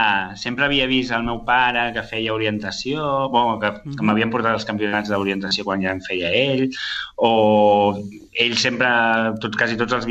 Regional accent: Sabadell, Catalonia, Spain; born there; vaig néixer a Sabadell, al Nen Jesús.

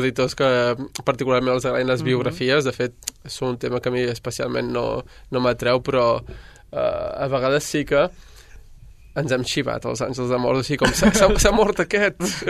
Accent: Sabadell, Catalonia, Spain; De les persones més actives, diria 5 o 6, som de Sabadell.

